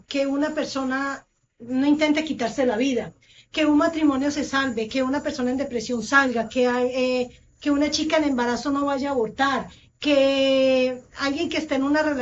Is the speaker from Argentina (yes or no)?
no; Colombia; now in United States; yo soy colombiana, radicada en Estados Unidos. Yo primero viví acá, yo no sé si 5 o 6 años, yo regresé a Colombia 2 años y medio y ya llevo 3 nuevamente acá.